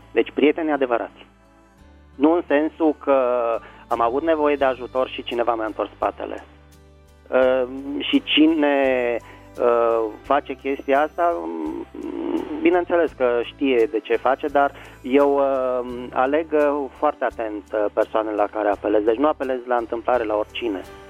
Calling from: Bucharest, Romania; din București.

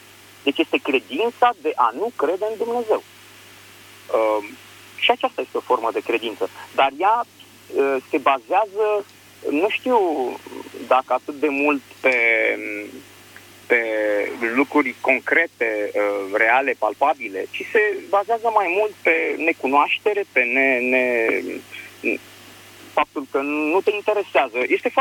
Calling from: Bucharest, Romania; sunt din București.

